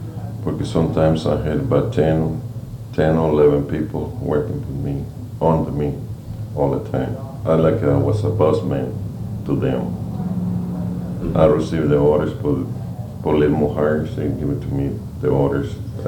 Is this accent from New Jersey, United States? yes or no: no; Victoria, Texas, United States; Yeah, all from Texas. We come down here from Victoria, Texas.